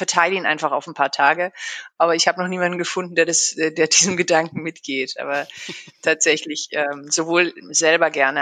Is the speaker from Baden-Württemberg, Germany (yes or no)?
yes; Baden-Württemberg, Germany; bin eigentlich gebürtige Schwarzwälderin. Also ich komme tatsächlich auch aus der süddeutschen Gegend.